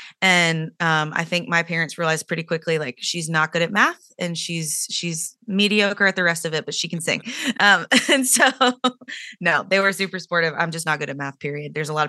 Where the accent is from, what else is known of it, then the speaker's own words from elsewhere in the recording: Durham, North Carolina, United States; now in Nashville, United States; I'm from Durham. I live in Nashville, Tennessee now.